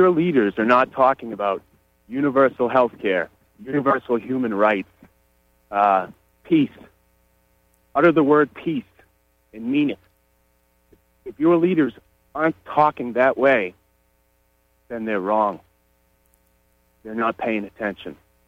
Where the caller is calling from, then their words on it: Searsmont, Maine, United States; I'm calling from Searsmont.